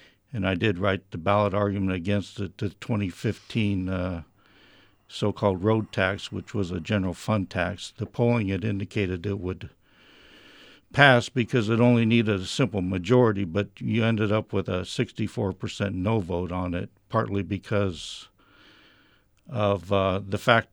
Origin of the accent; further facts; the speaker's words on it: Roseland, California, United States; I grew up in the Roseland area outside the city limits in the unincorporated area. I went to school locally.